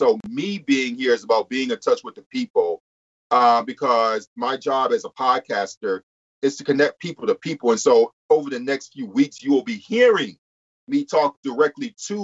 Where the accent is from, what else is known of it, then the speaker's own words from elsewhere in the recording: Detroit, Michigan, United States; My upbringing growing up in Detroit and coming over here as a Black man informs how I view the way that U.S. politics functions, right?